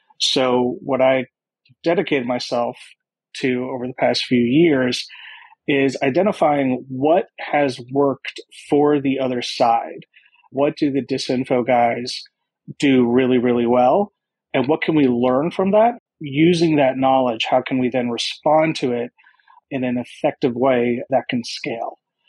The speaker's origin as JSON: {"language": "English", "region": "Kansas", "country": "United States", "tie": "born or raised there", "said": "I grew up in Kansas, which immediately kind of made me an unusual person for this work because I was an unusual person there."}